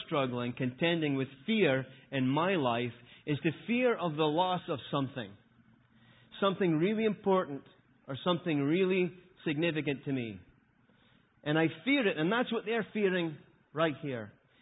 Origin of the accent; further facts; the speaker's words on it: Scotland, United Kingdom; I'm just Scottish. I'm allowed to be angry all the time. Because I'm from Scotland, right?